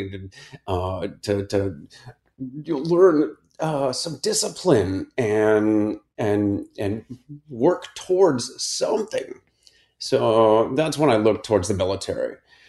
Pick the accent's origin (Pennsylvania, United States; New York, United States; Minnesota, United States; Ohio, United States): Ohio, United States; Akron; I grew up in Akron, Ohio, in the suburbs, played football and ate apple pie.